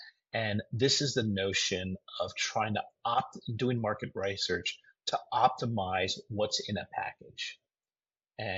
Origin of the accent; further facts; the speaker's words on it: Midwest, United States; I'm from the Midwest, and when I grew up … was great.